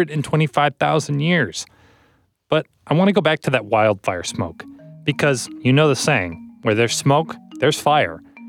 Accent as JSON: {"language": "English", "region": "Midwest", "country": "United States", "tie": "born or raised there", "said": "I grew up in the Midwest."}